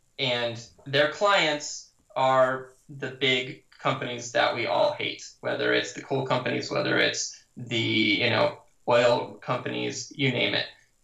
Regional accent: Montana, United States; also born or lived in Oregon; now in Long Beach, United States; I live down in Long Beach, California. I grew up in Montana, lived in Oregon a long time as well.

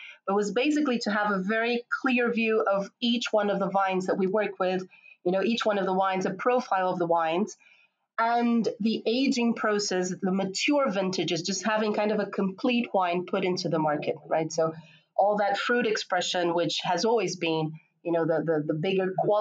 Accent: Brazil; born there; English is a second language; I was born in Brazil. Later on, I was born in 1981.

